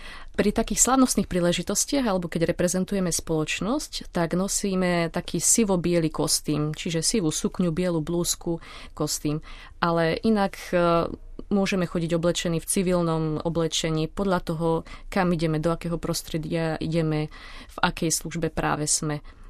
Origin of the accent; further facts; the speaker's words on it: Trenčín, Trenčín Region, Slovakia; pochádzam z Trenčína, z najväčšieho sídliska Juh, a k viere som sa dostala v podstate cez naše farské spoločenstvo